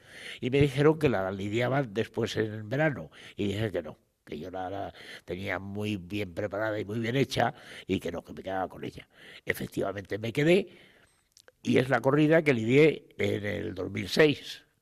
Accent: Guadalix de la Sierra, Community of Madrid, Spain; todos mis abuelos, toda mi familia ha nacido en Guadalix y yo también he nacido en Guadalix, yo soy oriundo de Guadalix de la Sierra.

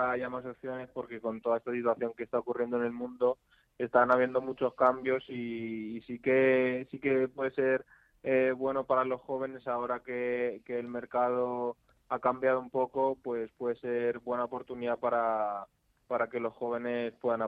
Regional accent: Madrid, Community of Madrid, Spain; Madrileño del barrio de Aluche.

